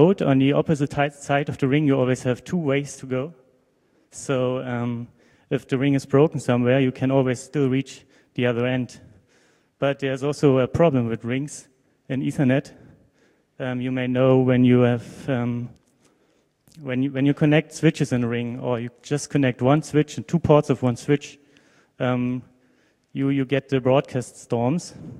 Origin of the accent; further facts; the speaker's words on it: Berlin, Germany; I'm from Berlin, from the TFH Berlin. It's the Technical University of Applied Science here